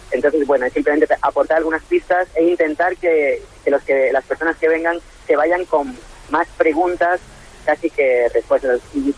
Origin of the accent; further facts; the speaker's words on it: Seville, Andalusia, Spain; gente en mi ciudad, yo soy de Sevilla